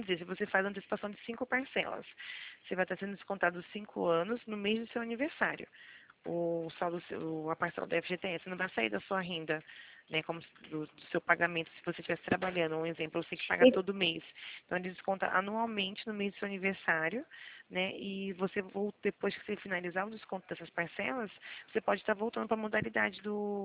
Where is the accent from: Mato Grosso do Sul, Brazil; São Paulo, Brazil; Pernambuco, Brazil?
São Paulo, Brazil; Araras; Eu sou aqui de Araras